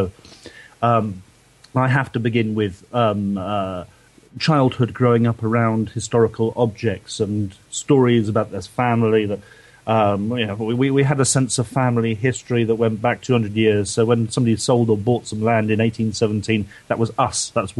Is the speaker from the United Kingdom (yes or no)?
yes; London, United Kingdom; I grew up in south of London before that.